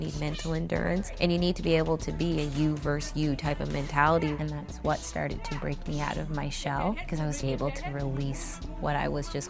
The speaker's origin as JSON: {"language": "English", "town": "Boston", "region": "Massachusetts", "country": "United States", "tie": "born there", "also_born_or_lived": "Nova Scotia", "moved": "yes", "said": "I was born in Boston, Massachusetts. I moved to Nova Scotia in 2000."}